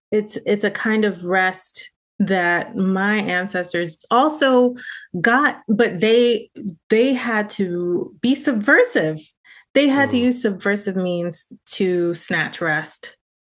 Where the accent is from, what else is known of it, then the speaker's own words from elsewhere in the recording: United States; So my folks are from Jamaica, and I'm very much born and raised in America.